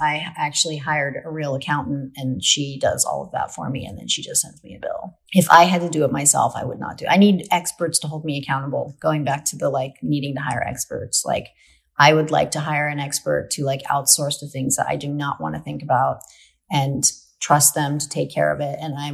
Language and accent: English; Brooklyn, New York, United States; I'm like, dude, I grew up in Brooklyn. Like, I never had a car.